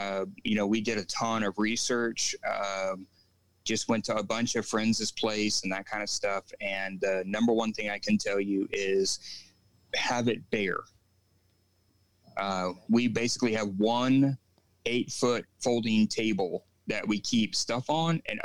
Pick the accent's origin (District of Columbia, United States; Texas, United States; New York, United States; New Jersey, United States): Texas, United States; we moved here. We're transients. We're actually from the San Antonio-Houston area.